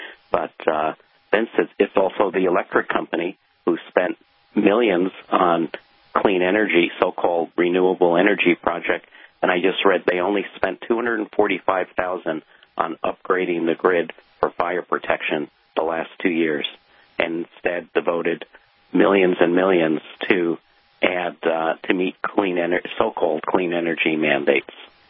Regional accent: East Coast, United States; they reminded me of growing up on the East Coast when we used lots of salt

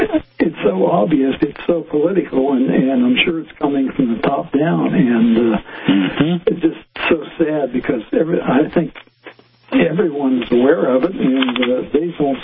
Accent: Pennsylvania, United States; Yeah, myself, I'm a small town person. I come from Western Pennsylvania originally, and grew up about 60 miles from Pittsburgh.

